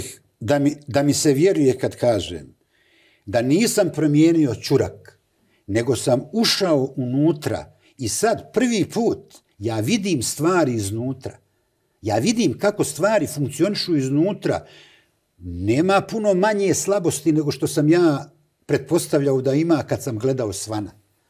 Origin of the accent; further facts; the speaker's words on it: Sarajevo, Federation of Bosnia and Herzegovina, Bosnia & Herzegovina; Međutim, ja sam Sarajlija i ja sam sa dijela grada s Čaršije.